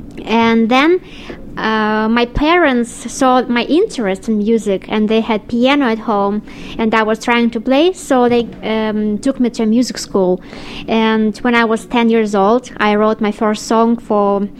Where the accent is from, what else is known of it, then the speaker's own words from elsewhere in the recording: Moldova; English is a second language; Yeah, I'm from Moldova, one of the smallest countries in the world, with the largest wine cellar in the world.